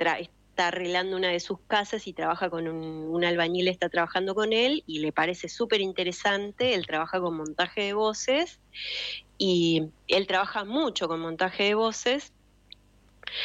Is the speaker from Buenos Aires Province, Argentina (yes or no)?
yes; General Villegas, Buenos Aires Province, Argentina; yo crecí prácticamente en la biblioteca de Villegas